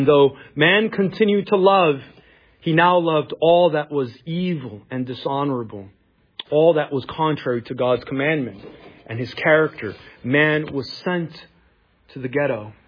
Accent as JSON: {"language": "English", "region": "New York", "country": "United States", "tie": "born or raised there", "said": "I grew up in Spanish Harlem, El Barrio."}